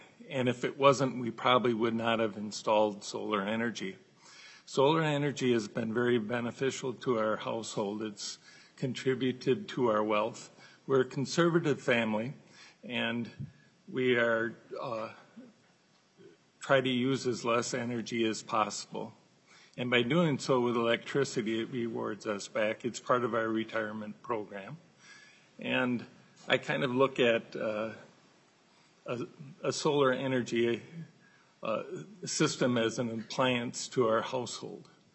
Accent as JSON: {"language": "English", "town": "Winona", "region": "Minnesota", "country": "United States", "said": "I'm from Winona, Minnesota."}